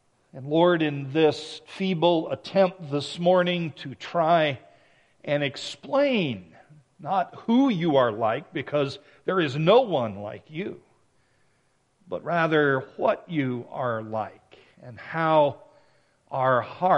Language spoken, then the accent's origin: English; South Carolina, United States; now in Edmonton, Canada; I was raised in South Carolina in the States.